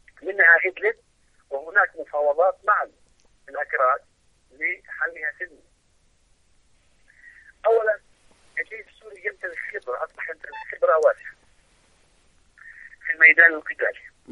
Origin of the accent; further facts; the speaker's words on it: Lebanon; كما يقال في اللغة العامية عندنا في لبنان